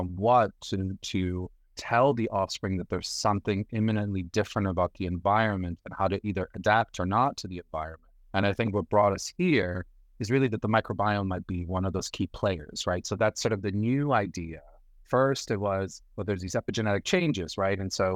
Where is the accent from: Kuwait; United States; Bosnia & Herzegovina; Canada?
Bosnia & Herzegovina; Brcko; So I was born in Bosnia in a small town called Bicko, which actually is in the northeastern corridor of Bosnia. So shares borders with Bosnia, Serbia, and Croatia.